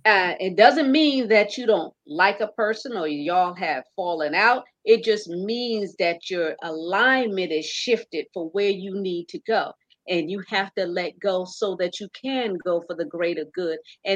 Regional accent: New York, United States; also born or lived in South Carolina; I was raised partly in the country, and first time I ever saw it, because, you know, I was raised in New York, but then I went to South Carolina and did some schooling there.

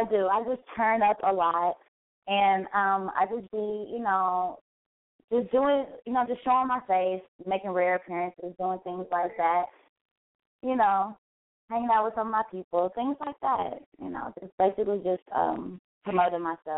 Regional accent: Kansas City, Kansas, United States; I'm from Kansas City, 913 to be exact.

